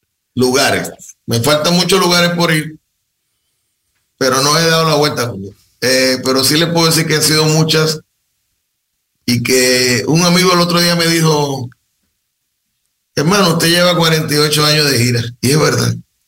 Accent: Puerto Rico; Yo soy un puertorriqueño al 100%. Yo nací, me crié y vivo en Puerto Rico. Y de ahí salgo entonces.

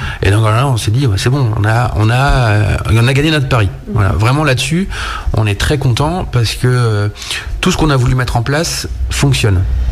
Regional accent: Brittany, France; En sachant que je suis breton, tout le monde imagine que je mets que c'est du beurre de micelle

